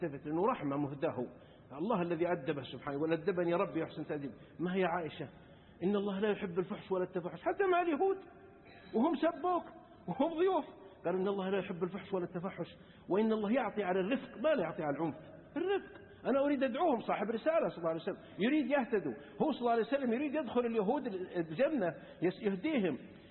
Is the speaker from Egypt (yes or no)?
no; Saudi Arabia; من العلماء الآن والمشايخ عندنا في السعودية وفي غيرها